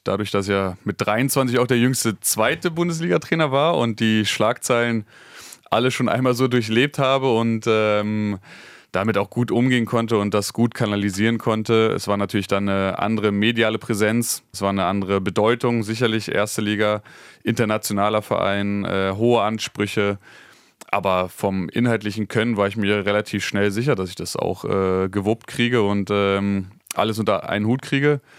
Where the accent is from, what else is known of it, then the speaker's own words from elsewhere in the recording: Berlin, Germany; born there; ich bin in Reinickendorf geboren, habe nur bei den Füchsen gespielt.